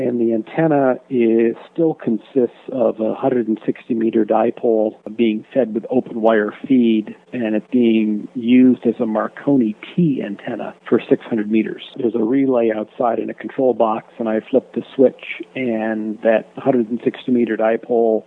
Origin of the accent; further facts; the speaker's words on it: Vermont, United States; I remember and know from my roots of living and growing up in Vermont